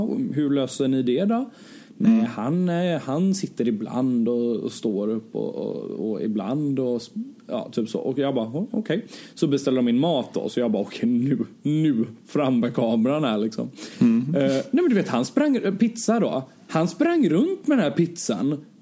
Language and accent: Swedish; Sweden; Jag hade kollat på, nu när jag var hemma i Sverige, så hade jag kollat på så här